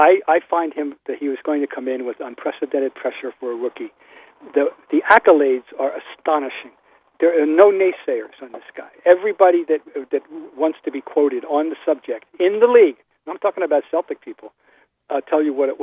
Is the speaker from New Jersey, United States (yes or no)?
yes; Trenton, New Jersey, United States; I came up to Boston from Trenton, New Jersey, rooted for, as I rooted for any NBA team, Philadelphia.